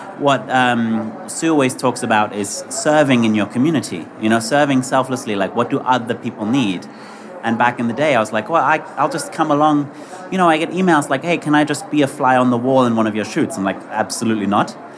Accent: England, United Kingdom; now in New York, United States; So I grew up in England and I live in New York now.

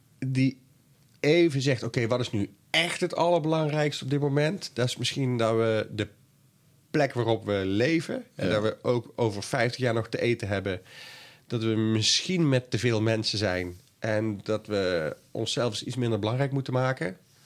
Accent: Boxmeer, North Brabant, Netherlands; born there; Dus hij was jarenlang wethouder in het dorp waar ik geboren ben.

